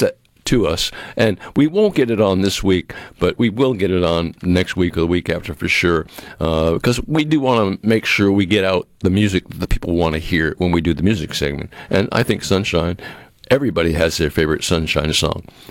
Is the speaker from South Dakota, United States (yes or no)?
no; Massachusetts, United States; They're from Massachusetts. I'm from Massachusetts.